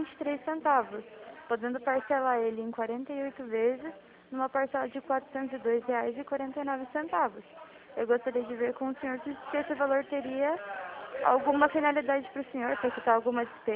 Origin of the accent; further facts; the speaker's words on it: Curitiba, Paraná, Brazil; eu sou de Curitiba